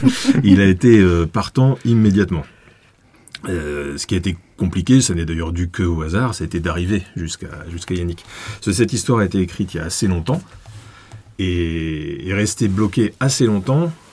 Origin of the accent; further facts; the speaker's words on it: Barcelona, Catalonia, Spain; moved away; on est arrivé avec mes parents juste après la mort de Franco, en 76. Et mon père était en poste là-bas, et donc j'ai fait la maternelle et le primaire là-bas, et j'ai grandi à Barcelone, en commençant à reparler le catalan